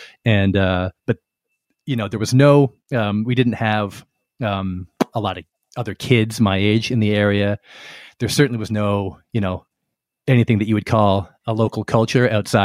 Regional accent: Ottawa, Ontario, Canada; now in Toronto, Canada; the Ottawa area, which, as I say, my family's all hails from, when I was about three. And I grew up not in Toronto where I now live, but near Ottawa.

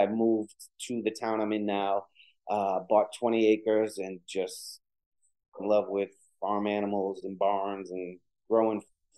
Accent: Boston, Massachusetts, United States; But no, we just did a lot of houses in the neighborhood we grew up in Boston.

